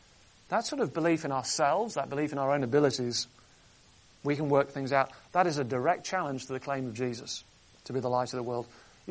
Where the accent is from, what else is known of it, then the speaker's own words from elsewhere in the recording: North West England, United Kingdom; born there; I was born on the Wirral Peninsula. This is up in northwest of England, other side of the Mersey from Liverpool.